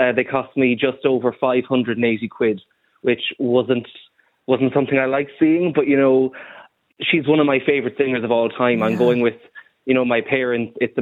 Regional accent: Cork, Munster, Ireland; I'm from Cork, so I have to get to and from Dublin.

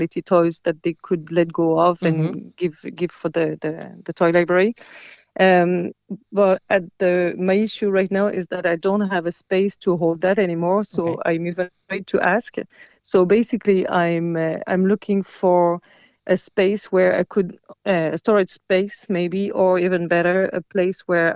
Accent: France; I remember that when I grew up in France. I was raised in France

